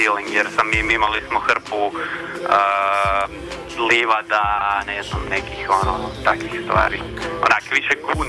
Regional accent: Zagreb, City of Zagreb, Croatia; accent: Zagreb (purger); also born or lived in Rijeka; u Zagrebu sam proveo toliko vremena da je meni tipa moj naglasak ovaj burgerski mi je skroz normalan, koji nisam uopće osvijestio do prije par godina dok sam živio u Rijeci par godina, i onda su me ljudi onak malo kao dezali zbog mog burgerskog naglaska.

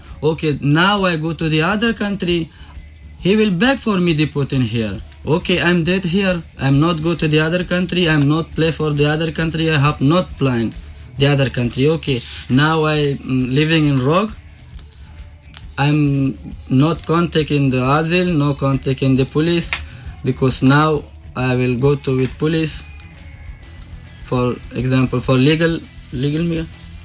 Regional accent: Afghanistan; English is a second language; now in Slovenia; I'm from Afghanistan. Sorry, because it's too much strong story we have in from Afghanistan. I have 14 months here in Slovenia.

